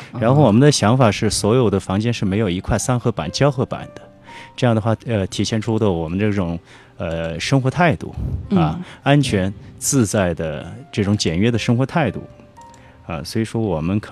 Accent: Hefei, Anhui, China; also born or lived in Guangzhou / Beijing; 我是安徽人，合

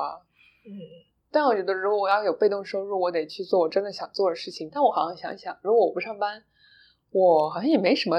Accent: China; 因为其实我中国人其实作为一个亚文化， 不是这里的主流文化，就是来到东南亚这里了

